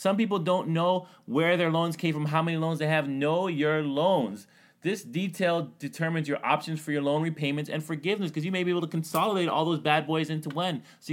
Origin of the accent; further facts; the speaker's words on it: Canada; I'm Canadian, and that sounds horrible.